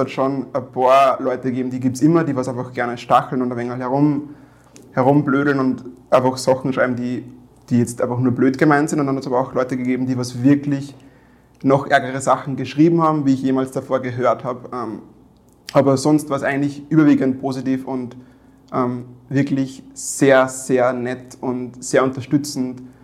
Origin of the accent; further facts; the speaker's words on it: Weizenkirchen, Upper Austria, Austria; Also ich bin in Weizenkirchen aufgewachsen. Meine Mutter kommt von dort. Mein Vater war aus Angola, das ist unten links in Afrika. Und ich bin halt alleinerziehend aufgewachsen, war immer in Österreich, habe deswegen auch nur Deutsch gesprochen.